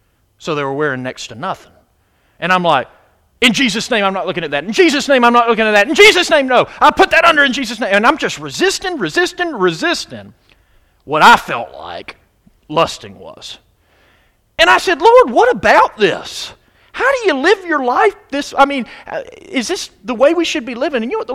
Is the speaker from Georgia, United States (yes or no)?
yes; Athens, Georgia, United States; I was born and raised in Athens, Georgia. And in Athens, you got the University of Georgia.